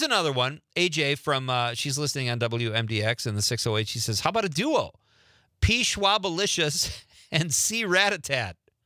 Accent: Marinette, Wisconsin, United States; Since I'm from Marinette, Brian from Green Bay says the ….

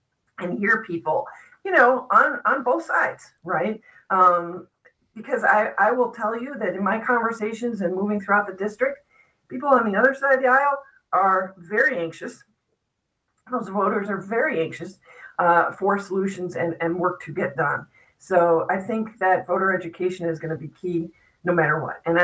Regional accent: Evanston, Illinois, United States; my parents, where I grew up in Evanston, Illinois, they won the award in the local parish every year for knowing the most people.

